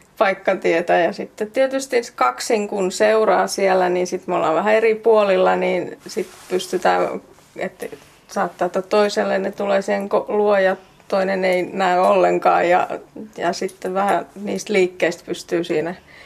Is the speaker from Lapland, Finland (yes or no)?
no; Ostrobothnia, Finland; Itsekin olen Pohjanmaalta kotoisin, niin eipä siellä peltojen keskellä hirveästi vesistöjä